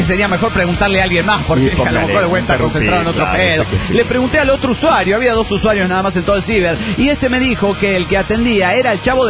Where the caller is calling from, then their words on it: New York, United States; de New York, Estados Unidos de Norteamérica.